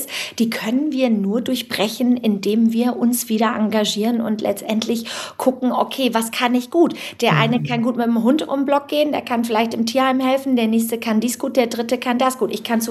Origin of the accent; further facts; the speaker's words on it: Bremen, Germany; ich komme ja aus Bremen oder in der Nähe von Bremen und ich habe damals mein Abitur in Bremen gemacht.